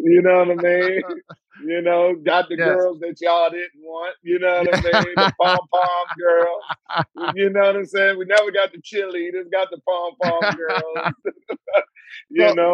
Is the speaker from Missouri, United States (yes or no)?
no; Washington, District of Columbia, United States; D.C., I'm from Southeast D.C., was part of the go-go band